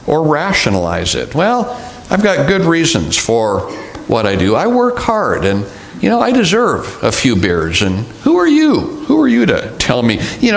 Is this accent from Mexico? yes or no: no; Ireland; I'm Irish. What do you expect?